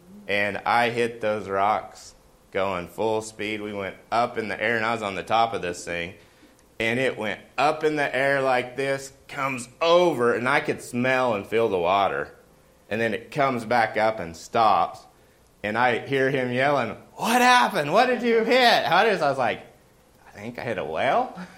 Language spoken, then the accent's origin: English; Oklahoma, United States; I'm from Oklahoma, right? In our lakes, we don't have tides, right?